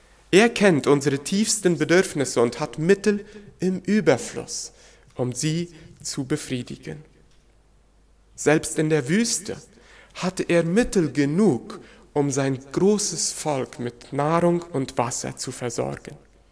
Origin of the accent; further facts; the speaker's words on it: Chaco, Paraguay; Im paraguayischen Chaco, wo ich herkomme, so auch meine Frau